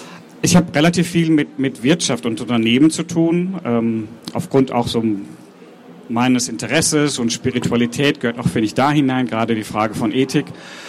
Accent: Münster, North Rhine-Westphalia, Germany; ich komme aus Münster, wohne da, wenn ich denn mal da bin

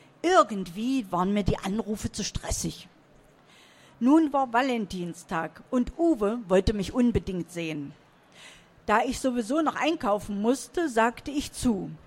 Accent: Saxony-Anhalt, Germany; Ich komme aus dem Salzlandkreis und wir kochen eigentlich relativ deftig.

